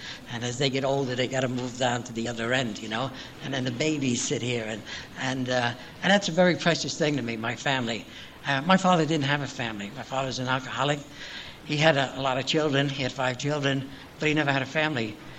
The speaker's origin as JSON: {"language": "English", "town": "Brooklyn", "region": "New York", "country": "United States", "said": "I was from Brooklyn anyway."}